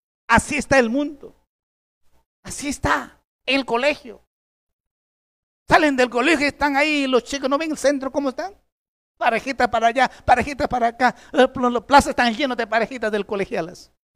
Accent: Peru; O media hora de tardanza como buenos peruanos.

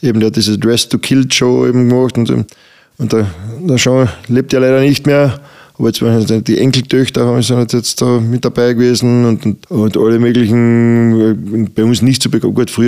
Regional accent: Carinthia, Austria; wie viele hunderte Nächtigungen bei uns in Kärnten, die extra herfahren

